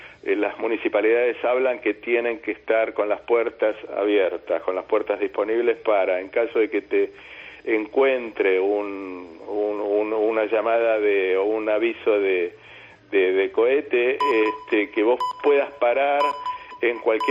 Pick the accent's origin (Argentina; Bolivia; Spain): Argentina; now in Israel; vivo acá, trabajo acá, tengo a mis amigos, tengo a mi pareja, y estábamos juntos haciendo un paseo por Argentina, de donde soy yo, por Uruguay, de donde es ella